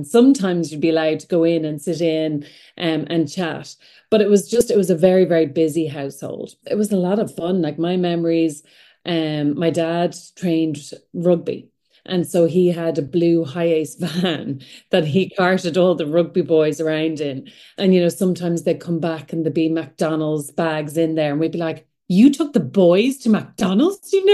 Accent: Greystones, County Wicklow, Ireland; I grew up in Greystones by the sea, and you know, it's the village is not what it is now. So back then it was a small village. We knew everyone.

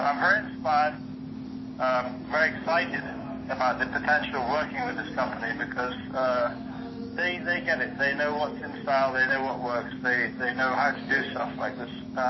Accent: Jamaica; Well, you know, I'm a 10th generation Jamaican, so we have deep roots there.

